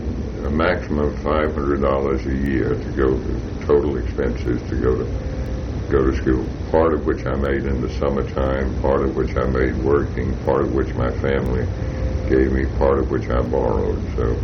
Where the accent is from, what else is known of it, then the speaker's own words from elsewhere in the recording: Rayville, Louisiana, United States; also born or lived in Calhoun; I grew up in two small towns in Louisiana. One is where the experimental farm was, which is a town named Calhoun in North Louisiana. And then the rest of the time in one named Rayville